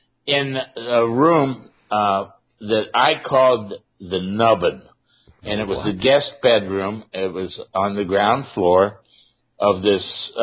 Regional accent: Hamilton, Ohio, United States; Yes, my mom remarried and moved to Ohio.

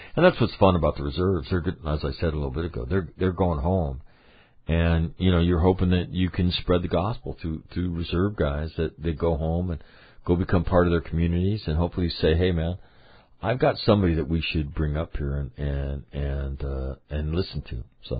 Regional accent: Sacramento, California, United States; they come from state of Washington, state of Oregon, my hometown, Sacramento.

